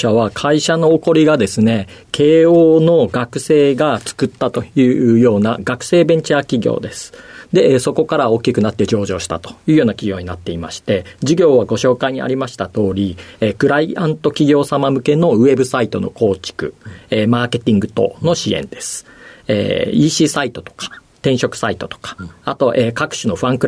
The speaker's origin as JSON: {"language": "Japanese", "town": "Hikone", "region": "Shiga", "country": "Japan", "said": "滋賀県彦根市。"}